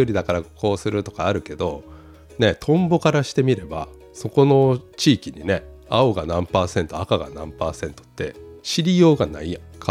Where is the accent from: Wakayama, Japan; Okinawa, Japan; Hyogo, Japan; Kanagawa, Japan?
Kanagawa, Japan; Yokohama; 僕はね、生まれ育ったのは横浜なんですけど、神奈川県の横浜市、まあ、結構都会っちゃ都会なんだけど、まあ、ベッドタウンね。割と公園とか多い